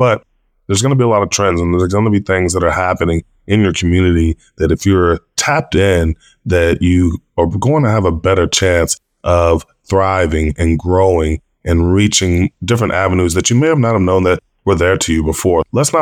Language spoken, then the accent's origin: English; Texas, United States; now in Hawaii, United States; because I started it in Hawaii, but I'm from Texas.